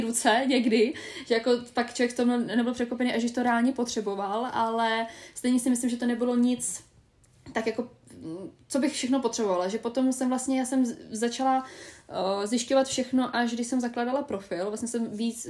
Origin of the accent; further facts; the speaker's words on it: Kolín, Central Bohemian Region, Czechia; já jsem z Kolína, že v Kolíně tam bylo jakoby nějaký studentský jakoby centrum